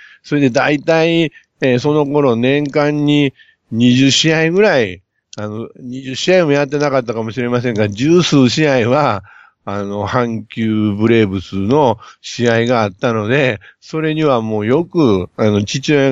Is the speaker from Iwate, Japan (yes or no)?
no; Kyoto, Japan; それで私は生まれ育ったのが京都だったので